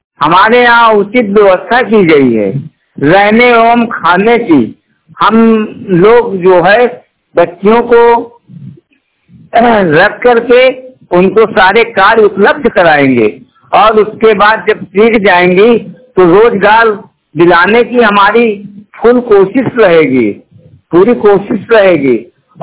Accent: Fatehpur, Uttar Pradesh, India; जो फतेहपुर जिले का निवासी हूँ।

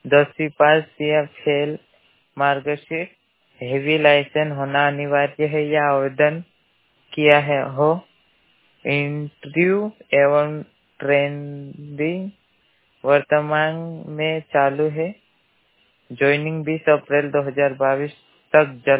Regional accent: Anjarda, Madhya Pradesh, India; ग्राम पंचायत अंजरड़ा का निवासी हूं, जिला बड़वानी में।

